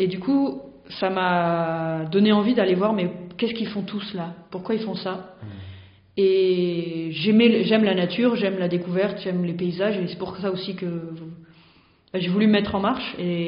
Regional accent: Le Puy-en-Velay, Auvergne-Rhône-Alpes, France; je suis née au Puy-en-Velay, c'est un des départs du chemin de Saint-Jacques. Et même la maison où j'habitais, devant la maison, il y a le chemin de Saint-Jacques qui arrive au Puy, celui qui vient de Genève

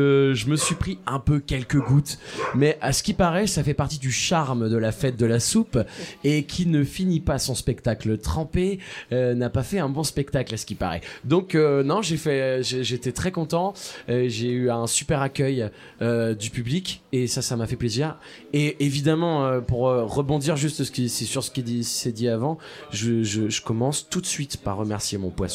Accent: Lille, Hauts-de-France, France; parce que je suis originaire de Lille

